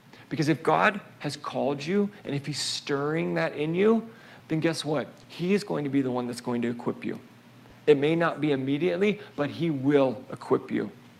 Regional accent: Oregon, United States; moved away as an adult; now in Boise, United States; For us, it was funny because when we came to Boise, I'm originally from Oregon, okay? Grew up there and got married and then found out I had to move because of my job.

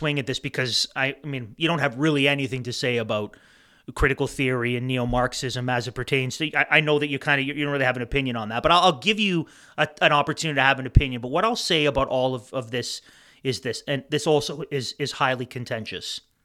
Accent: Canada; in order to make us ashamed of being Canadian to shut down Canada Day

